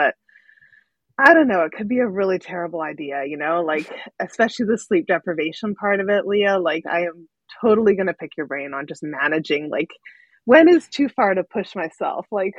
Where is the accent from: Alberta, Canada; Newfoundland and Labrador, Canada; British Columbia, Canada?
British Columbia, Canada; Vancouver; also born or lived in Squamish; I grew up on the West Coast in Canada, up in like Vancouver and Squamish.